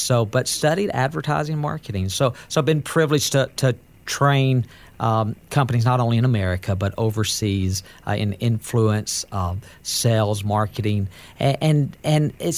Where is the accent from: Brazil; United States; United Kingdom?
United States; the South; And look, I'm from the South, and so if you grew up in the South, someone gets hiccups, what do?